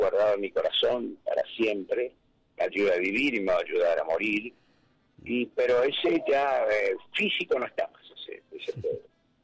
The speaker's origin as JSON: {"language": "Spanish", "town": "Curuzú Cuatiá", "region": "Corrientes", "country": "Argentina", "tie": "born or raised there", "lives_now": "Rosario, Argentina", "said": "Yo nací en Curuzupatía y estuve hasta el año 66 en Curuzupatía, 67. Yo vine a Rosario"}